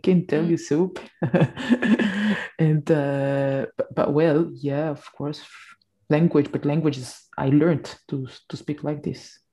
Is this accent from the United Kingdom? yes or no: no; French Guiana; accent: French Guianese; now in France; Guiana to France. From France to France. That was really, really weird. And I just learned to unlearn my accent